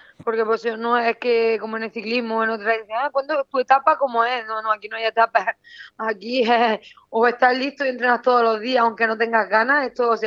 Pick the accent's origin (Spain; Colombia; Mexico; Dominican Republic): Spain; Puerto Lumbreras, Region of Murcia; lo vamos a intentar traerlo aquí, claro, en mi pueblo, en mi gente y en mi pabellón.